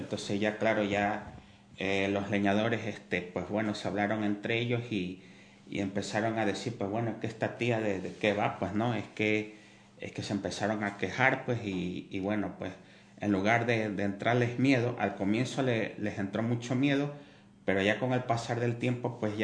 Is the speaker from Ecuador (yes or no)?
yes; Ecuador; sobre una cabaña que hay en un bosque de Quito, ¿no? En mi país